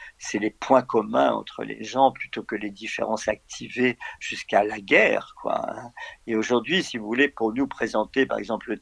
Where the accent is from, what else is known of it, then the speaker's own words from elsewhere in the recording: France; also born or lived in Algeria; Je suis né en Algérie. Je suis arrivé à 3 ans en France.